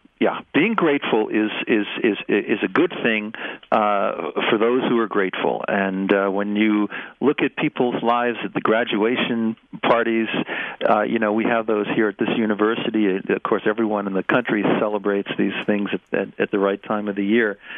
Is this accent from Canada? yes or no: no; Long Island, New York, United States; I'm originally from Long Island and grew up just a few miles from … house, actually, and ran into him as a young guy.